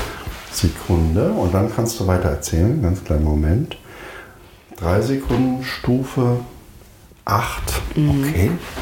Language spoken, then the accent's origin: German; East Germany, Germany; ich als Ossi bin mit den Ostdeutschen immer sehr, sehr unzufrieden